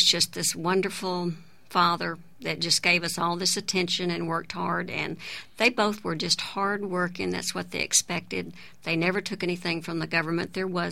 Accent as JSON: {"language": "English", "town": "Fort Worth", "region": "Texas", "country": "United States", "tie": "born or raised there", "also_born_or_lived": "Denton", "said": "Well, I was born in Denton, Texas. So, but I lived in West Texas for a while, so I kind of claim a little bit of that sand out there. But really, most of the time was spent in Fort Worth."}